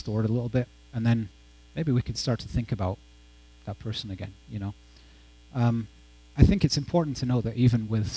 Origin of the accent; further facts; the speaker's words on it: England, United Kingdom; I grew up in England